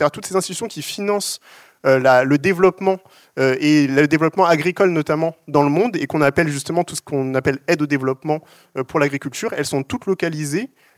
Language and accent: French; France; en tant que Français